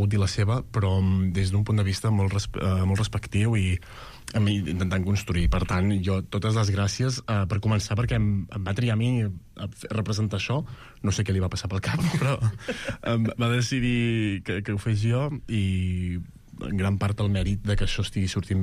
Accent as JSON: {"language": "Catalan", "town": "Vic", "region": "Catalonia", "country": "Spain", "said": "Jo sóc de Vic"}